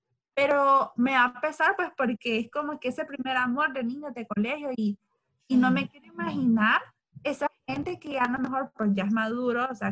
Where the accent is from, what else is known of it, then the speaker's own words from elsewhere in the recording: Honduras; nosotros somos de Honduras. Y ahorita en Honduras estamos pasando pues por una cuarentena